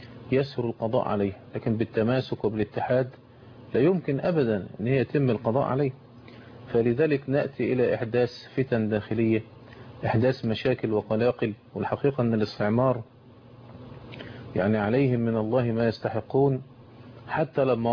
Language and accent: Arabic; Egypt; عندنا في مصر من الغرائب والعجائب